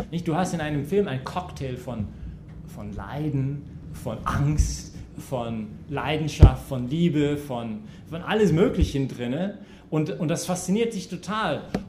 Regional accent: Canada; German is a second language; mich als Kanadier

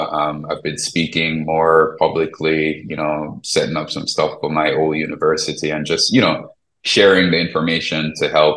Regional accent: Jamaica; moved away as an adult; now in United States; Yes, I was born and raised in Jamaica

